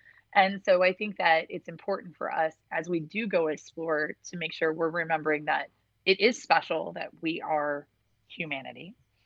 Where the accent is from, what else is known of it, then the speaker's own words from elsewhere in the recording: Chicago, Illinois, United States; Growing up on the South Side area of Chicago also helps with that grit.